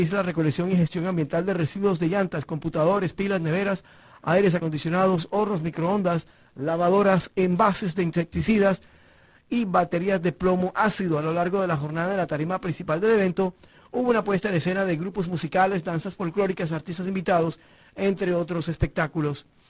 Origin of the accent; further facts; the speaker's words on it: Barranquilla, Atlántico, Colombia; now in Santa Marta, Colombia; Yo lo digo que soy barranquillero, he encontrado aquí realmente un verdadero paraíso terrestre.